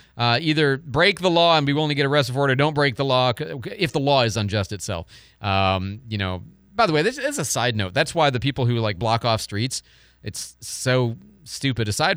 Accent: Illinois, United States; okay, I'm from Illinois.

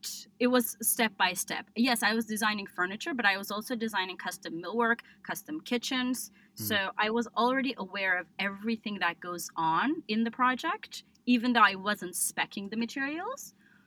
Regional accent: Istanbul, Turkey; moved away as an adult; now in United States; But personally, I grew up in Istanbul, Turkey. And I moved to the States about 20 years ago to go to college.

